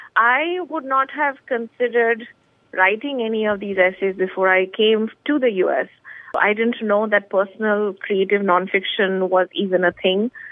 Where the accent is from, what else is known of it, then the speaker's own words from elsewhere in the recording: New Delhi, Delhi, India; I could write about my school experience, about my friends, about some of the unsavory aspects of growing up in New Delhi, it felt like a huge freedom. And I think because I was so homesick